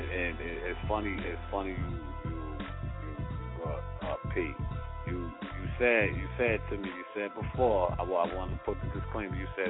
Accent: Brooklyn, New York, United States; You know, I'm from Brooklyn, so you know I already, you know, I'm like, okay, Brooklyn, we hold it down.

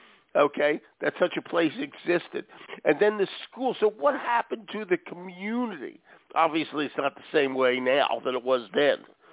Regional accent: Philadelphia, Pennsylvania, United States; I'm from Philly, so give me a break here.

